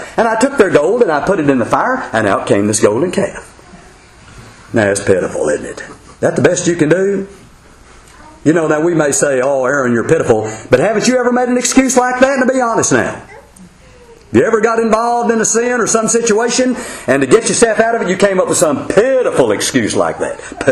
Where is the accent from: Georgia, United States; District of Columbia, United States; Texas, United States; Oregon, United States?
Texas, United States; Houston; now in Texarkana, United States; I'm from Houston, Texas. I'm living in Texarkana now.